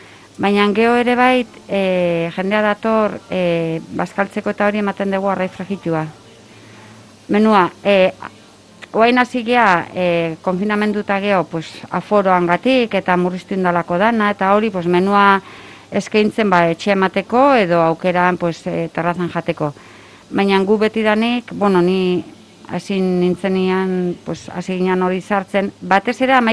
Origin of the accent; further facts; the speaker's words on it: Astigarraga, Basque Country, Spain; ni neutrala naiz, ni Astiarrakoa naiz, ni beti hori esaten dut